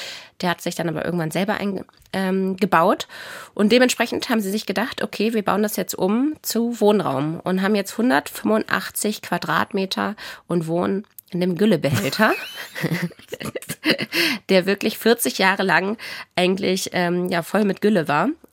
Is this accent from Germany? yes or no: yes; Schleswig-Holstein, Germany; Ich komme aus Schleswig-Holstein, das war gefühlt wie eine andere Welt.